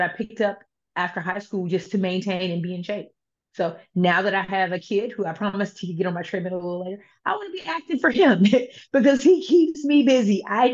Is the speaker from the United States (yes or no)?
yes; Panama City, Florida, United States; So I grew up where I grew up in Florida. I'm a Panama City area.